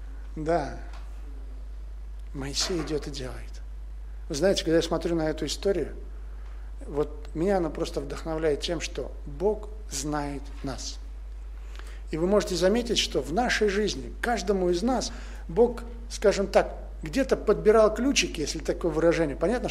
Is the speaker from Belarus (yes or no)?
no; Tajikistan; Я вырос в Таджикистане